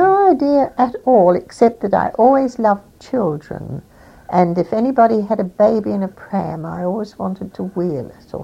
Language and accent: English; Magill, South Australia, Australia; Yes, I was born in McGill and lived there for some years.